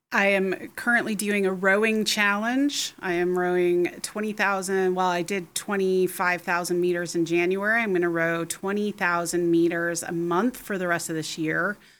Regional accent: Montana, United States; For me, growing up in Montana and being in a small town, Penn Mutual to me still has that small town feel, but with big capabilities.

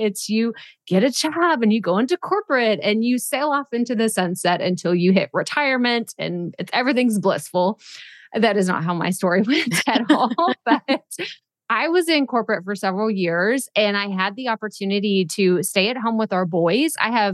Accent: Texas, United States; Like I grew up in Texas and I have so many friends. I grew up in a small town in Texas

